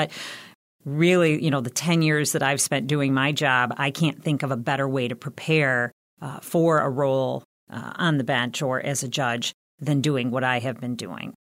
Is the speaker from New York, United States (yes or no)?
no; Port Huron, Michigan, United States; I was born and raised here in Port Huron.